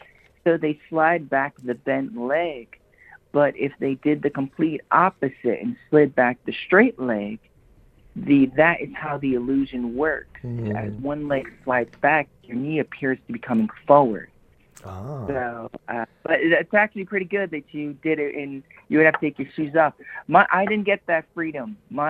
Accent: Woonsocket, Rhode Island, United States; now in Branson, United States; Well, I'm originally from Woonsocket, Rhode Island, but I currently live in Branson, Missouri.

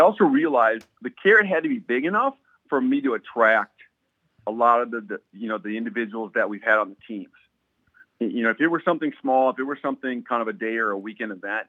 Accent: Wisconsin, United States; I felt like it was time to bring it to my home state. And I thought we were primed and ready to do it. And I tell you what, I'm still a little bit in awe of how Wisconsin has turned out.

